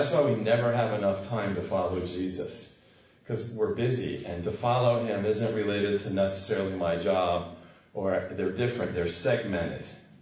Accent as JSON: {"language": "English", "town": "Washington", "region": "District of Columbia", "country": "United States", "said": "So my background is I came through the police department. I'm from Washington, D.C., came through the police department."}